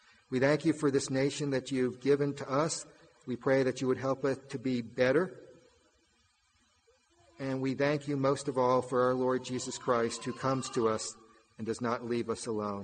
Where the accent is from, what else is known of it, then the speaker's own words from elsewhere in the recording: United States; Being an American is so like being a Roman.